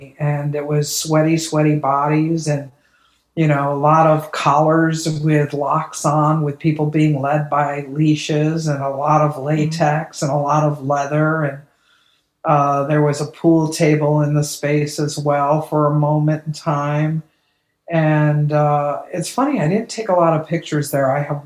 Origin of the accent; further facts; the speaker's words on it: Ohio, United States; I grew up on Lake Erie in Ohio. And so I did this whole body of work for the Cleveland Clinic of the lake at different seasons.